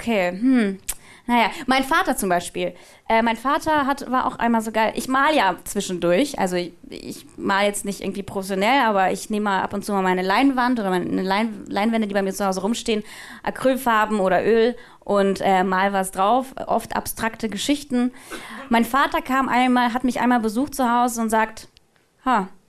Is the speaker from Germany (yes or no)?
no; Russia; moved away; ich kenne das jetzt aus der russischen Schule so, ich bin ja früher in Russland tatsächlich zur Schule gegangen.